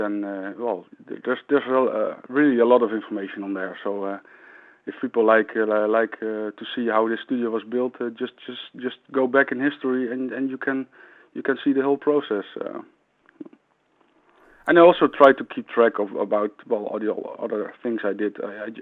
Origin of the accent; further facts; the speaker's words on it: Netherlands; and that I'm obviously from the Netherlands.